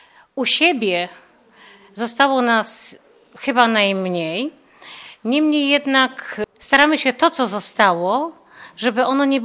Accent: Mokre, Subcarpathian Voivodeship, Poland; tak jak my z Mokrego. Jesteśmy na ziemiach, które przedwojenne były ziemiami ukraińskimi

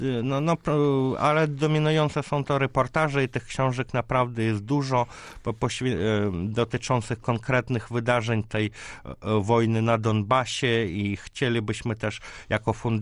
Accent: Kyiv, Ukraine; Polish is a second language; moved away as an adult; now in Poland; Tak, tak, ja jestem Ukraińcem. W Kijowie studiowałem, ale w latach 90. przyjechałem do Polski na studia.

